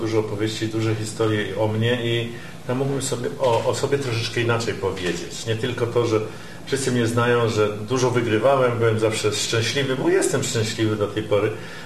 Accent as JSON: {"language": "Polish", "town": "Gdynia", "region": "Pomeranian Voivodeship", "country": "Poland", "tie": "born or raised there", "also_born_or_lived": "Šalčininkai, Lithuania", "said": "ja jestem z Gdyni. Powiedzmy, ja się tutaj nie urodziłem. Ja się urodziłem pod Wilnem w Solecznikach. Repatrianci przyjechaliśmy, ale przyjechaliśmy do Gdyni i tutaj mieszkaliśmy. Także od małego, czyli przedszkole, szkoły, podstawowa, średnia."}